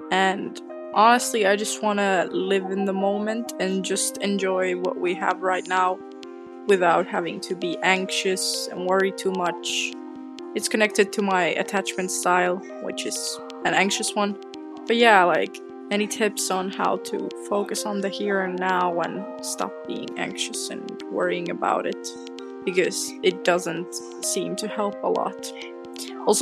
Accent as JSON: {"language": "English", "town": "Bristol", "region": "South West England", "country": "United Kingdom", "said": "I'm from Bristol, UK."}